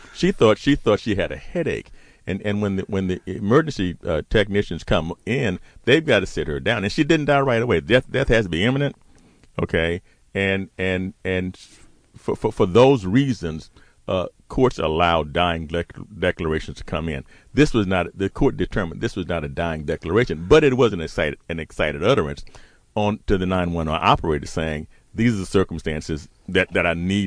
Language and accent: English; Texas, United States; there are some people growing up in Texas, certainly my age, who would not raise an eyebrow about a man disciplining his son by beating him with a belt.